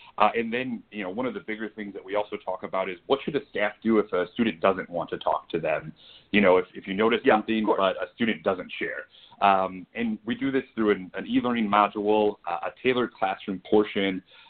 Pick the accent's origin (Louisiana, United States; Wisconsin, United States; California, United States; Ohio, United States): Wisconsin, United States; Not anymore. Born and raised in Wisconsin, and I do find my way back there at least once a year.